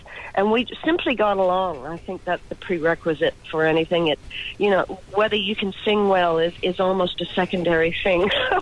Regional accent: Canada; born or raised there

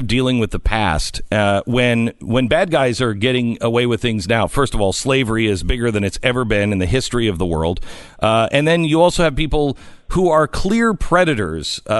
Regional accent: Seattle, Washington, United States; I was born and raised in Seattle, and I love it. I got out before the insanity completely destroyed Seattle.

